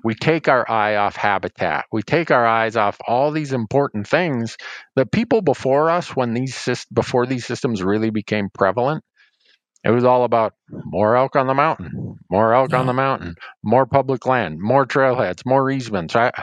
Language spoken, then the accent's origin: English; Montana, United States; And, I look at my home state of Montana. We've had a huge shift of where elk actually occur.